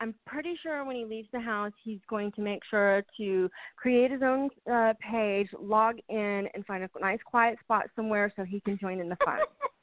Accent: the South, United States; Oh, I'm from the South, so cherry it is.

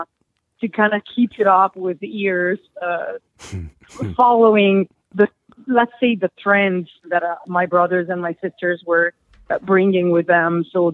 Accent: Milan, Lombardy, Italy; English is a second language; I grew up in Milano, Italy, and I will be 44 in a week.

